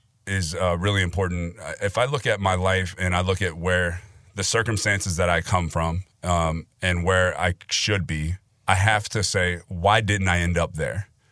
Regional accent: Cincinnati, Ohio, United States; getting invited to do a couple workouts for the Cincinnati Bengals, which is really cool because that's my hometown team.

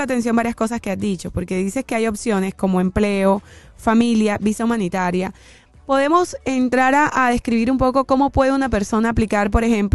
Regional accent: Colombia; yo soy de Colombia, yo estoy en Colombia

